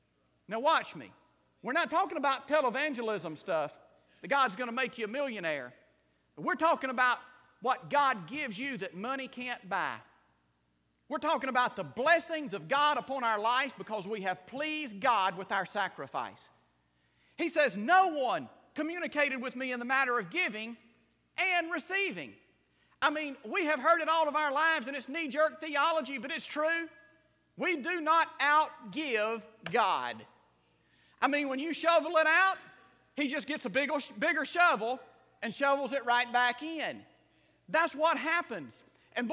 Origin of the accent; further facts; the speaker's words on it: United States; I said, my goodness, I'm an American.